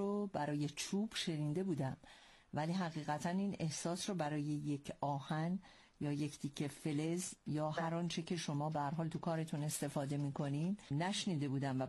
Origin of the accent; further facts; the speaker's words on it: Iran; ما چون ایرانی هستیم